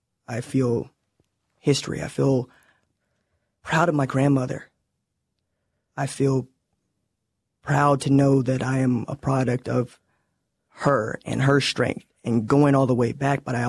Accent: Oklahoma, United States; Say, bro, I'm from Oklahoma. What we have is rural. We have Oklahoma City. We have Tulsa.

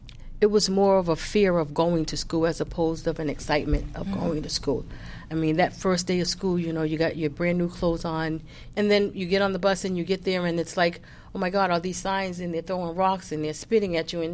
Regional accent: Boston, Massachusetts, United States; born and raised in Boston, and I'm Black, African-American woman.

